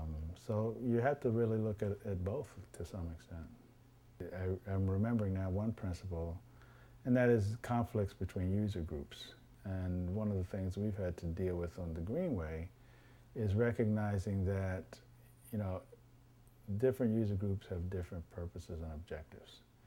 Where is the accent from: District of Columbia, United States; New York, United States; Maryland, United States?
District of Columbia, United States; Washington; I grew up in Washington, D.C., and I always appreciated cities, but I also always appreciated open space.